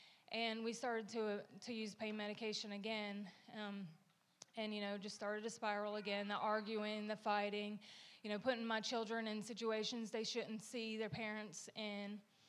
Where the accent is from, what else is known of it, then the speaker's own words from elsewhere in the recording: United States; I grew up here in Rutherford County, and I had a great childhood.